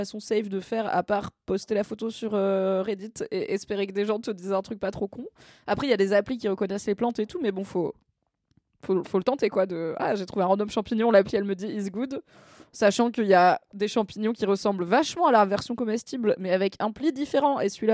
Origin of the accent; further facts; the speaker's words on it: Grand Est, France; Après, je suis alsacienne, c'est normal.